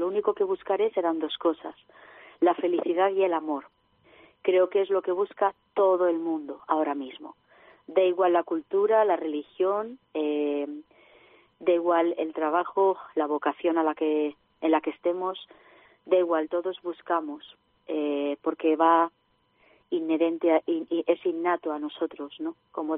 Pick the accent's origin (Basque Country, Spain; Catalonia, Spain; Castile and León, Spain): Basque Country, Spain; Barakaldo; nació en una familia muy normal, en el País Vasco, soy de Baracaldo.